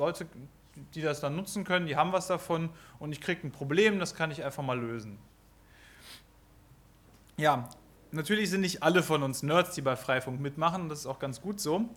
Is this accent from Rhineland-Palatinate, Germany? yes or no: no; Düsseldorf, North Rhine-Westphalia, Germany; Ja, ich bin aus Düsseldorf